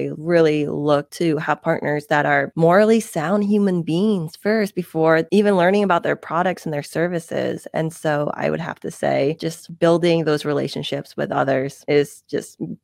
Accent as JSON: {"language": "English", "country": "United States", "said": "You know, I used to feel like being in America, here in the US, I wasn't Asian enough. And I didn't know what that meant, because I am Asian American."}